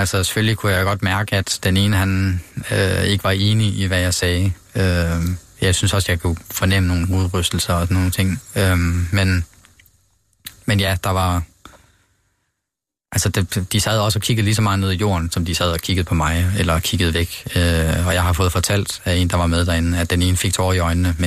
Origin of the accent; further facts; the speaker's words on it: Aalborg, North Denmark Region, Denmark; Ja, jeg er fra Aalborg